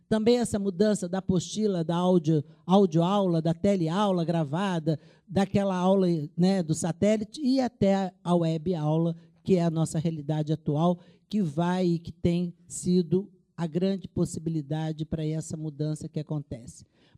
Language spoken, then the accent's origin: Portuguese; Rio de Janeiro, Brazil; vai surfar, né, como boa carioca, vai surfar em todas as praias